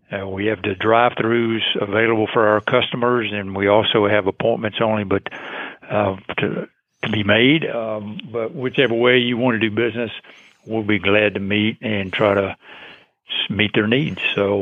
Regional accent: Atlanta, Georgia, United States; born there; I was born here in Atlanta, went off to college, came back after a couple of years with Uncle Sam in the Army

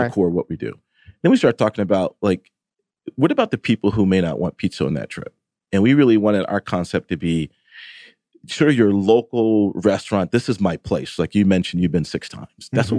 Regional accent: Northeast, United States; even though I grew up in the Northeast.

